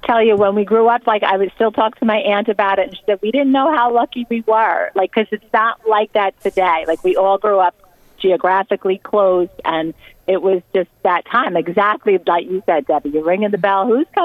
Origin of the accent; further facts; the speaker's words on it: Staten Island, New York, United States; I grew up in Staten Island, and we loved just all being there with family together.